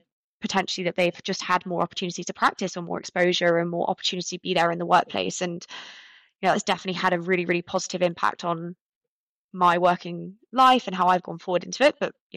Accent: Cheltenham, South West England, United Kingdom; So I grew up in Cheltenham. I went to an all-girls school there.

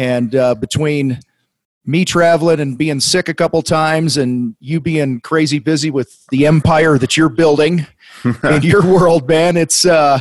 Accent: Chicago, Illinois, United States; I'm from Chicago originally, outside of Chicago

